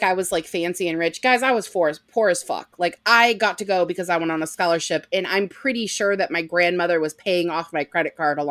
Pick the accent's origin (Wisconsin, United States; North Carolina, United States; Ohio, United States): Ohio, United States; I grew up in Ohio and you just don't do that there.